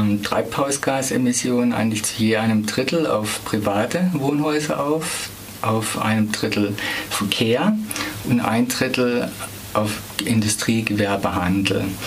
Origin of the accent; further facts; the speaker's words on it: Emmendingen, Baden-Württemberg, Germany; jetzt nehme ich mal meine Heimatstadt Emmendingen, 28.000 Einwohner